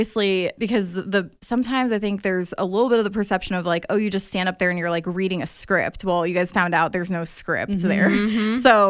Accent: Florida, United States; People are like, they hear I'm from Florida and they're like, are you good?

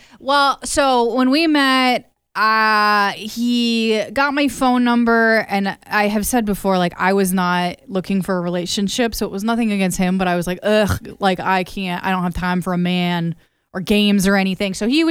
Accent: Anamosa, Iowa, United States; So it was just like me saying, oh, I'm from Anamosa or something.

